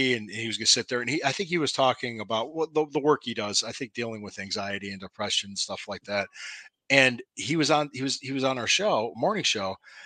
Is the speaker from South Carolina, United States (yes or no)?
no; Cleveland, Ohio, United States; and they knew I was from Cleveland.